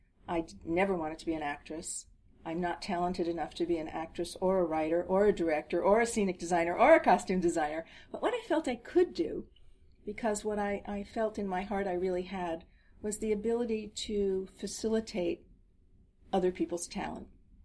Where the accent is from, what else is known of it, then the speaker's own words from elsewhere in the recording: New Jersey, United States; my parents always loved musical theater, and we grew up in New Jersey.